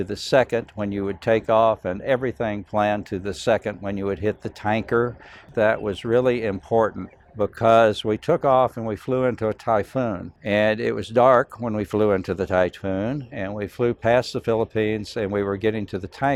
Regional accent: Dallas, Texas, United States; retired from that in Fort Worth because I was from Dallas.

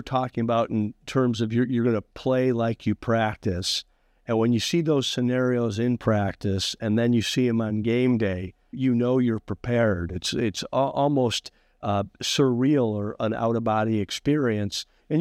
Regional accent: Ohio, United States; I grew up in Ohio and Bobby Knight was the sixth man on that 1969 national championship team.

